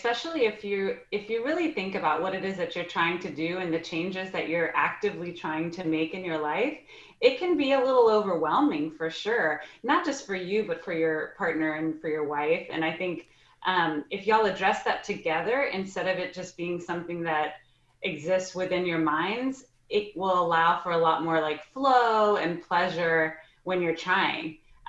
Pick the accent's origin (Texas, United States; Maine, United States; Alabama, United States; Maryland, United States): Texas, United States; I get Viviana because I'm from Texas.